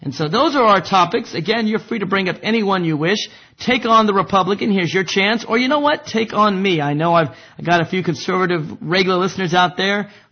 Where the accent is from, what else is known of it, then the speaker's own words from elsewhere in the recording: United States; Before I'm a Democrat, I'm an American